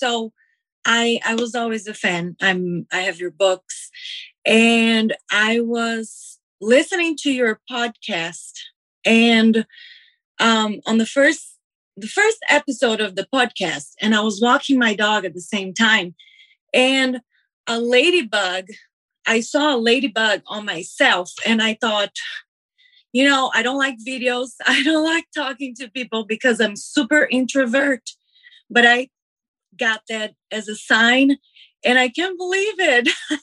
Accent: Brazil; now in United States; I have a career here in the United States. I'm originally from Brazil. I moved here 8 years ago

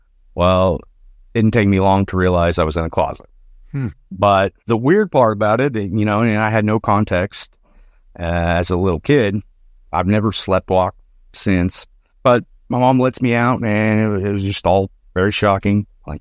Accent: Arkansas, United States; So I'm from Northwest Arkansas. All these stories pretty much take place in Northwest Arkansas, kind of full spectrum across the board.

